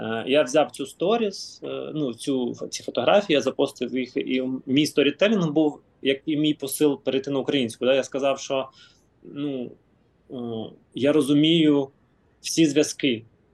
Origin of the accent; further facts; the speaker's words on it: Crimea, Ukraine; first language ru; Ukrainian is a second language; now in Kyiv, Ukraine; Я там російськомовний, я все життя розмовляю російською, я виріс там в Криму, да? Я сам з Криму. У мене в школі не було української мови, я не вчив українську мову. В Київ я переїхав